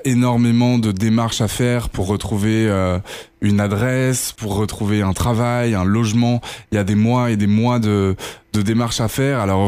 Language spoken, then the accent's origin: French; Paris, Île-de-France, France; moi, je suis parisien